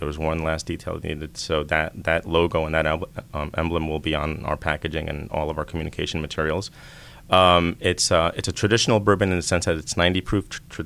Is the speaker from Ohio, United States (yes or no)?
no; New York, United States; now in Georgia, United States; So growing up in the Northeast in the New York area, didn't really know bourbon.